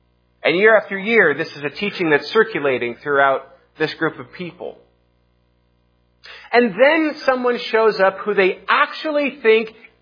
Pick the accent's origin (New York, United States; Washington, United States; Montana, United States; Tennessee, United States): Washington, United States; Spokane; I watched saw some photos of my hometown there in Spokane